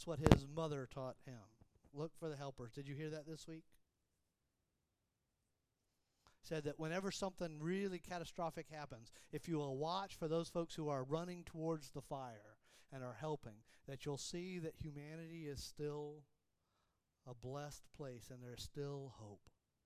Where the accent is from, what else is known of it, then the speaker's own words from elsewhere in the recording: Florida, United States; I grew up in Florida, and I learned to snow ski before I learned to water ski.